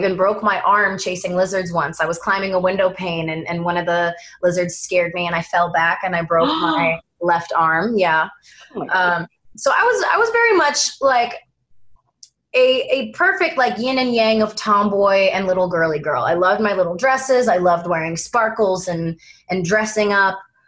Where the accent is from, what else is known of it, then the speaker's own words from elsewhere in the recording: Brooklyn, New York, United States; My childhood was really cool in that because I grew up in New York, I had that city element that helped raise me, that grit. But also living in Brooklyn, you know, Prospect Park was really accessible to me.